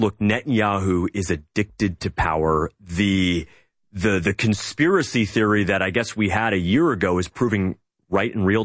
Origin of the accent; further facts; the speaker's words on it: Florida, United States; You know, and I look at what my home state is doing right now. We're lending $385 million from the Florida Pension Fund to the Israeli government.